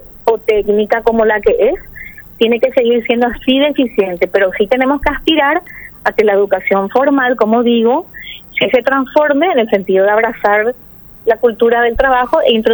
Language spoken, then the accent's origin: Spanish; Paraguay; como mujer paraguaya y patriota que soy